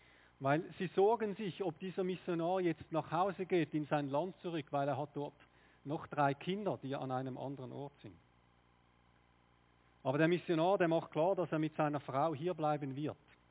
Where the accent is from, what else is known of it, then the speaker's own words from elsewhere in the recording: Switzerland; Das ist vielleicht das, was wir als Schweizer so aussuchen würden, ja.